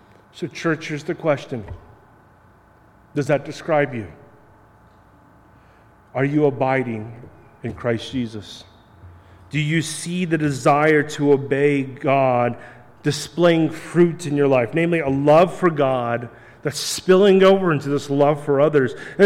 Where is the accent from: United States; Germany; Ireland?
United States; Kansas; Friend, I grew up in Kansas, Western Kansas. Nobody plays hockey. There are no ponds.